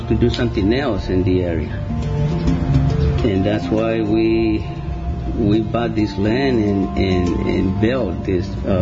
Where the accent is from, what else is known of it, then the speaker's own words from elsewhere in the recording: El Salvador; now in Atlanta, United States; I am original from El Salvador, and I live in Atlanta, Georgia.